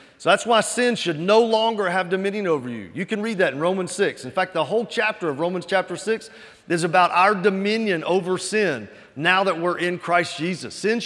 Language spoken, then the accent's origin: English; Mississippi, United States; Man, I grew up in Mississippi. Grew up in the South.